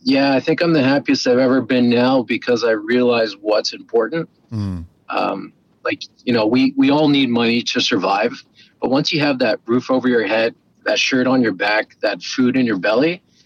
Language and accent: English; Canada; which, we as a Canadian, home ownership seems to be one of our top priorities.